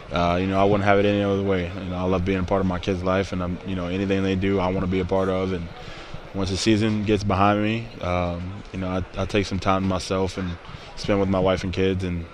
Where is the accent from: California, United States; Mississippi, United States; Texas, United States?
Mississippi, United States; So I grew up – I'm originally from Mississippi.